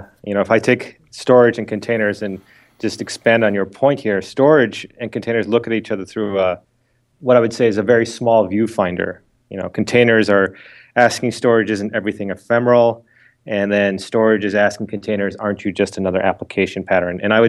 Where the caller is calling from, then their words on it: Redwood City, California, United States; I'm calling in from the Bay Area, Redwood City, just south of San Francisco.